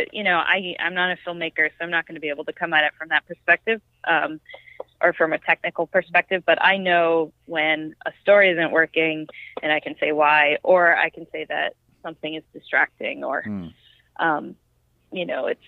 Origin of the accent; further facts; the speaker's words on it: Albany, New York, United States; I grew up in outside of Albany, New York.